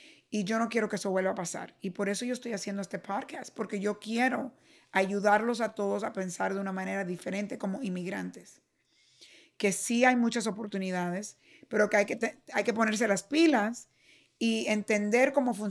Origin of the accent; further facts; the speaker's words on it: Cuba; born there; moved away; yo soy una inmigrante, que no nací en este país, nací en Cuba y vine aquí.